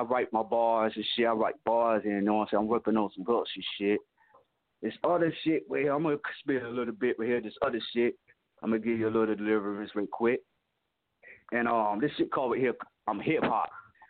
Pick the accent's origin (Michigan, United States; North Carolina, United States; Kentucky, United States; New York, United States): North Carolina, United States; Plymouth; And I rep my hometown, which is called Plymouth, North Carolina. We call it P-Town. I call it Power Town.